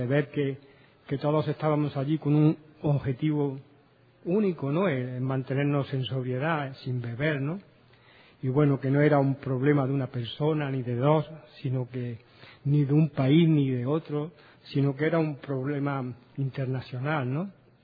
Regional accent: Barcelona, Catalonia, Spain; soy alcohólico. Y vengo de Barcelona, ¿no? De España.

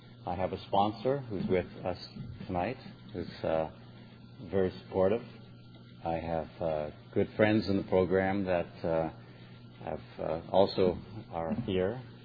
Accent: Canada; also born or lived in Argentina; I was born in Argentina, came to Canada when I was five. My parents were of English descent, although my father was born in Argentina as well.

